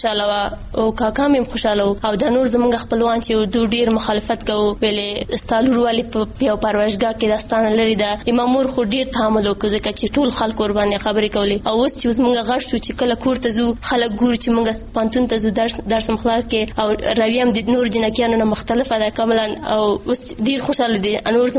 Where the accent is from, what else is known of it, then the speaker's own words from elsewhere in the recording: Nangarhar, Afghanistan; او زه د ننګرهار ولایت څخه یم.